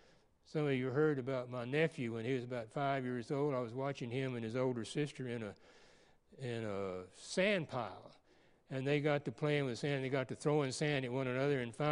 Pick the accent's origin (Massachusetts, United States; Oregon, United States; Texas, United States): Texas, United States; I grew up in the Rio Grande Valley, the bottom four counties of Texas, and we thought we were the center of the universe.